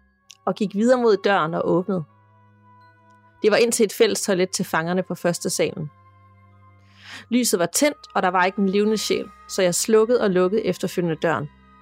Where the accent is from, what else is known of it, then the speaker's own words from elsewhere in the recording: Lystrup, Central Denmark Region, Denmark; det hus, jeg voksede op i Lystrup, lige uden for Aarhus